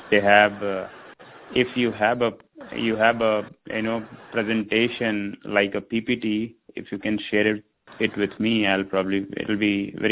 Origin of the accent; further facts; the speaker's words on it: Chicago, Illinois, United States; Hi there. Good afternoon. … from Chicago.